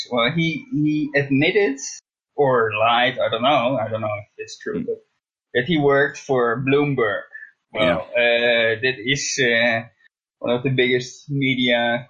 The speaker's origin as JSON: {"language": "English", "country": "Netherlands", "second_language": "English", "said": "I am from Holland. No, I am from Holland. I'm not from Amsterdam, but I am from Holland."}